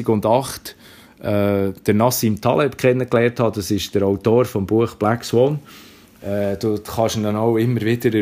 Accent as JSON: {"language": "German", "region": "Bern", "country": "Switzerland", "accent": "Bernese German", "said": "ich habe ein bisschen einen berndeutschen Akzent"}